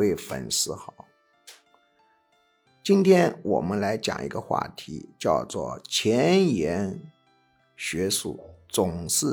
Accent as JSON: {"language": "Chinese", "country": "China", "said": "我们中国人是一个很保守的国度，我们中国人对于科学的一个态度实际上是非常有问题的。"}